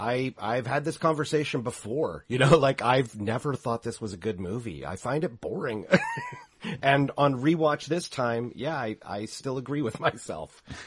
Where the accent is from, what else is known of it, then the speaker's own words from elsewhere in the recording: Canada; I'm Canadian, so I love, like, cold noir